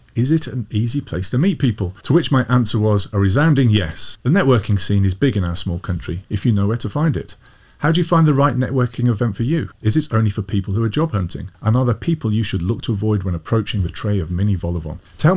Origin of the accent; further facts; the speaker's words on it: United Kingdom; Now, I'm a Brit, and that sounds like a load of posh